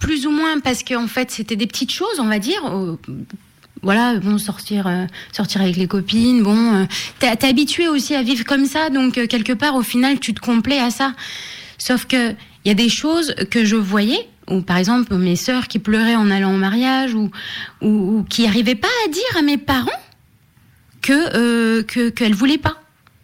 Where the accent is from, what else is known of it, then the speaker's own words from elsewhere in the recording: France; j'ai quand même grandi en France, je suis née en France, donc j'ai quand même vu d'autres choses aussi